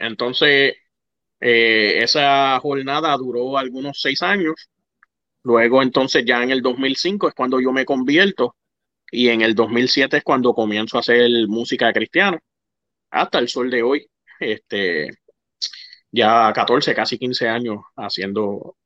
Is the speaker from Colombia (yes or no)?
no; Carolina, Puerto Rico; also born or lived in United States; Soy nacido en Carolina, entre Santurce y Carolina. Me crié, entonces desde chamaquito nos mudamos a Estados Unidos. Después yo regreso a Puerto Rico. Estuve un tiempo en Puerto Rico, ¿verdad?, hasta en mi adolescencia.